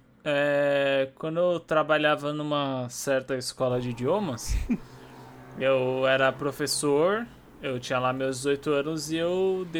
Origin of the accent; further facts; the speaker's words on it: Rio de Janeiro, Brazil; accent: carioca; Perdão meu sotaque, carioca.